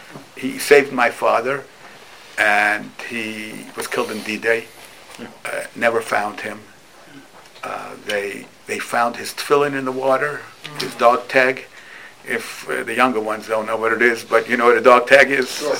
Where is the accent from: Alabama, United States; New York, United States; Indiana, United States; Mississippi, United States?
New York, United States; New York City; also born or lived in Ithaca; I grew up in a neighborhood in New York. I was born in Ithaca, New York. I don't know if it's upstate New York. Cornell is there.